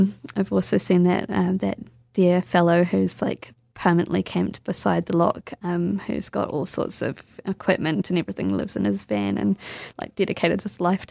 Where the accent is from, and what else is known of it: Drumnadrochit, Scotland, United Kingdom; born or raised there; also born or lived in New Zealand